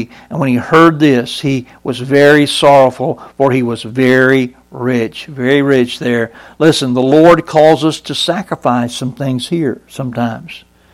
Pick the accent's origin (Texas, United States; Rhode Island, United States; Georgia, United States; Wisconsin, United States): Georgia, United States; Brunswick; I went swimming periodically on Jekyll Island, right there off the coast of my hometown in Brunswick